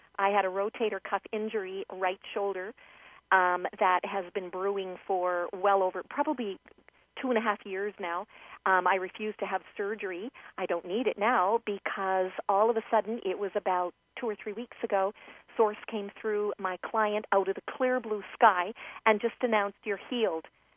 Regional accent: Canada; and we are Canadian. We don't talk about Huckleberry Finn and Tom Sawyer the way they do in the States.

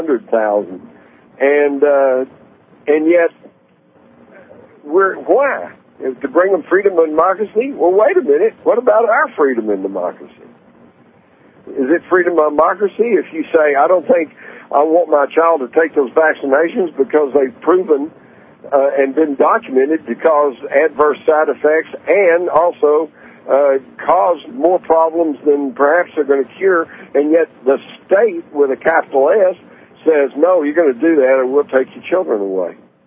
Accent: Texas, United States; That's hogwash, because I grew up in Texas. We all had guns. We took guns to school.

